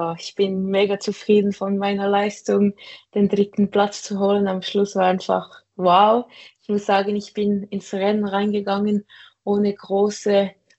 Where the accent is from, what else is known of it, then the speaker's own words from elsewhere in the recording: Fribourg, Switzerland; also ich komme aus Fribourg